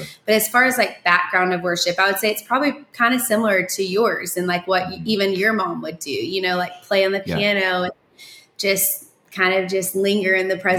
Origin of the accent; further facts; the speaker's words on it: Texas, United States; I was born and raised in Texas, pastor's kid.